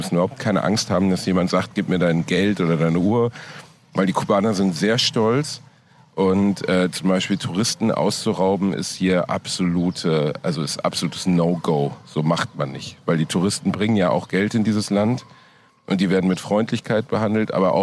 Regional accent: Germany; Ich bin kurz runtergegangen, aber als Deutscher bist du da halt völlig.

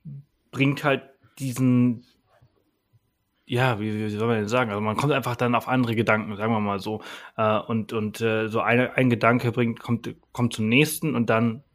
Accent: Balearic Islands, Spain; ich bin ein Dorfkind, ich bin wirklich auf dem Land aufgewachsen, 6 Kilometer in jeden anderen Ort, mit also 3 Häuser um mich herum, so bin ich auf Mallorca aufgewachsen

